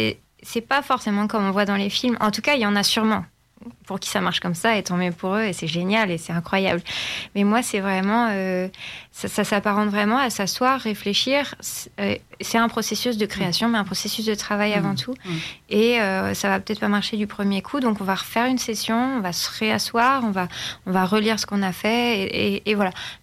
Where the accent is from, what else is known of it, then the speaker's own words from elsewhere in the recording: Brittany, France; Moi, je viens de Boulogne et je suis originaire de Bretagne, dans un petit village.